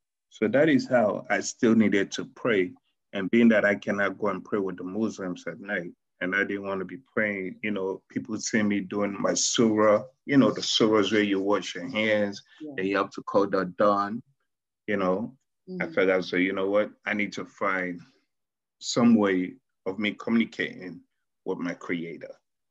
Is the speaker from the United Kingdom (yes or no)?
no; Pepel, Northern Province, Sierra Leone; I grew up in West Africa, Sierra Leone. I was born in a little village called Pepel. Mm. And majority of the people that were there are Muslims.